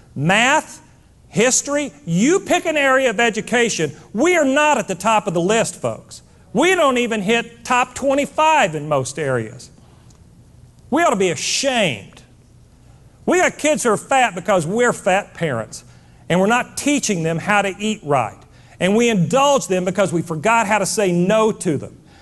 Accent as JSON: {"language": "English", "region": "Oklahoma", "country": "United States", "tie": "born or raised there", "said": "You know, folks, I grew up in Oklahoma"}